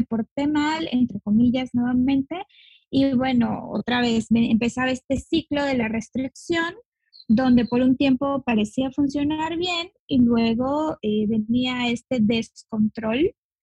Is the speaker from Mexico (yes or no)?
yes; Mexico; Yo soy de México y vivo en la península de Yucatán.